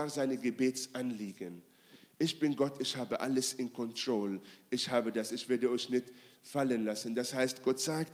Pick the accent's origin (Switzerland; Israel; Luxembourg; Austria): Israel; Ich bin in Israel aufgewachsen und bei uns in Israel